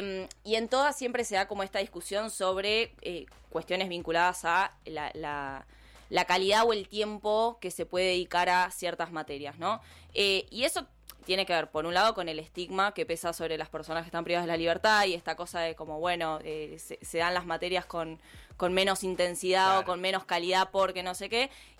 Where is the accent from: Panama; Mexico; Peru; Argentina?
Argentina; La Plata, Buenos Aires Province; Sí, soy platense.